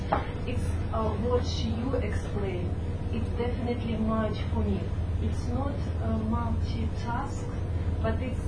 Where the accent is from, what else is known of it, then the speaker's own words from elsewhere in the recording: Kazakhstan; English is a second language; I'm from Kazakhstan, and I spent 15 years working as a psychologist in Kazakhstan.